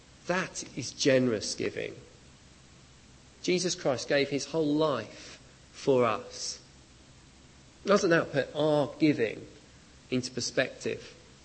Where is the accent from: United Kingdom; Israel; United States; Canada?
United Kingdom; being British